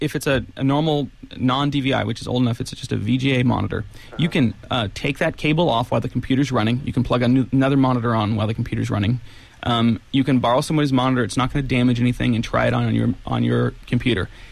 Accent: Ben Lomond, California, United States; In Ben Lomond, Randy, welcome to GeekSpeak, my hometown.

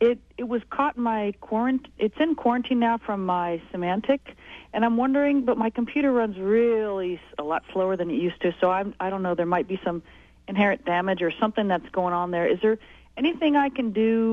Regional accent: Capitola, California, United States; I'm from Capitola.

